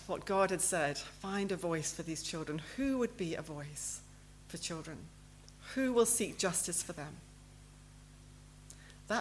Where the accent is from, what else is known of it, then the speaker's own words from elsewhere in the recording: United Kingdom; And I was being very British.